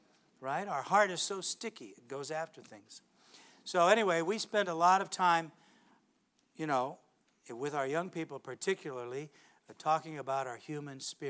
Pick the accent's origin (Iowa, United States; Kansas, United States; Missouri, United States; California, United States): Missouri, United States; St. Louis; I grew up in St. Louis, Missouri, and St. Louis is a big baseball town.